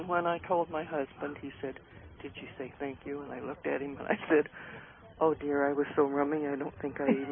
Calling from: Chehalis, Washington, United States; from Chehalis.

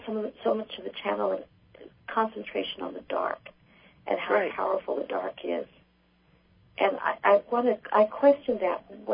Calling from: Merced, California, United States; Oh, I'm calling from Merced, California.

